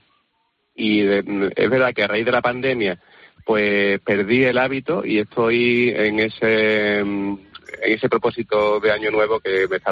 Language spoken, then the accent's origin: Spanish; Seville, Andalusia, Spain; now in Málaga, Spain; yo soy sevillano, llevo en Málaga viviendo muchos años